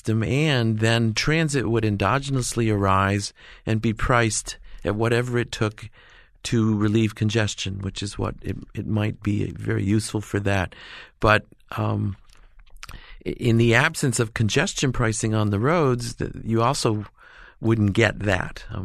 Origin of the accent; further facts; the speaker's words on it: Watertown, New York, United States; And so that city near where I grew up in Northern New York, Watertown, New York, 25,000 people, now has a bus system.